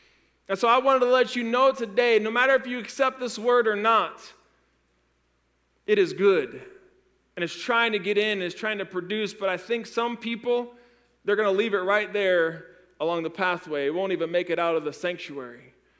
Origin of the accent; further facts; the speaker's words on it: United States; I'll go to an orphanage in China and be able to show them joy because I'm an American.